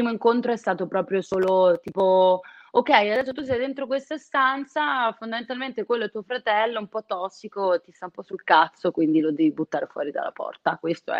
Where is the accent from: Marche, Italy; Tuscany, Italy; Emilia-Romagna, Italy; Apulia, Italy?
Emilia-Romagna, Italy; Bologna; avevano aperto dei provini a Bologna, nella mia città natale d'origine